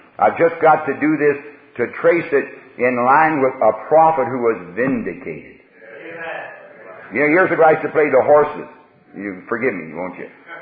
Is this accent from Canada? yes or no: yes; Canada; born there; I was a Presbyterian as a boy. I'm a Canadian by birth.